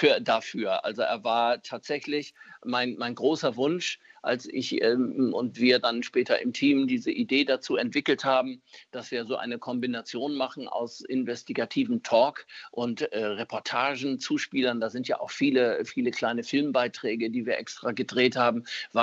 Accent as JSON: {"language": "German", "region": "Hamburg", "country": "Germany", "tie": "born or raised there", "also_born_or_lived": "Offenbach am Main", "said": "Ich bin ja in Offenbach am Main geboren, zugegebenermaßen seit meinem dritten Lebensjahr hier in Hamburg und ein echter Hamburger Jung, eigentlich ein Zugereister. Aber meine Mutter und deren Eltern, das waren alles Hessen, alles Offenbacher."}